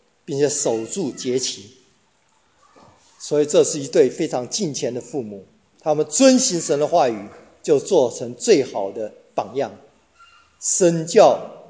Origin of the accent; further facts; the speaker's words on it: China; 我们中国人喜欢买汽车